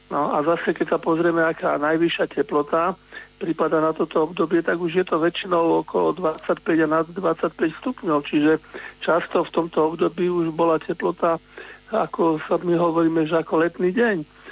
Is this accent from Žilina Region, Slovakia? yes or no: no; Svätý Jur, Bratislava Region, Slovakia; A práve ja som zo svätého Jura, bývam v svätom Jure